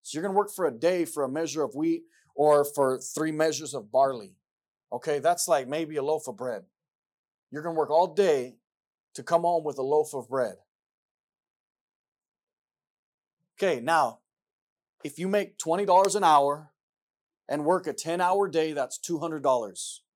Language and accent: English; United States; And as an American, it just frustrates me to know that this is what's going to happen